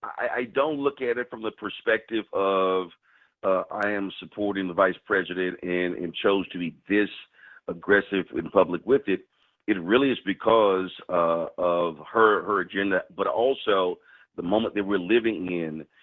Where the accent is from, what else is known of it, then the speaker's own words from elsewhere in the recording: Houston, Texas, United States; born and raised in Houston, Texas.